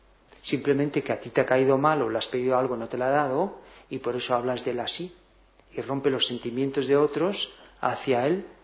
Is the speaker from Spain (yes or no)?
yes; Cantabria, Spain; Y mi hermano estaba en Bélgica y nosotros somos de Cantabria.